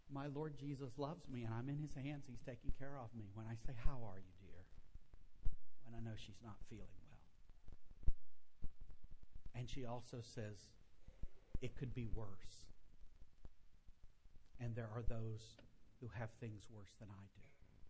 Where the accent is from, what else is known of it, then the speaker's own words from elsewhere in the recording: Mississippi, United States; also born or lived in Louisiana; And I'm from Mississippi and Louisiana. And when I fix this gumbo, you know, I'm putting in it peppers and onions and garlic and okra.